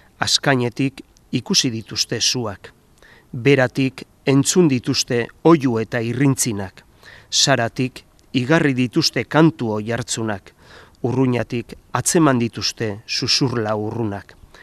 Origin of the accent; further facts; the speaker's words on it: San Sebastián, Basque Country, Spain; born there; also born or lived in Lezo; ni sortzez Donostiarra naiz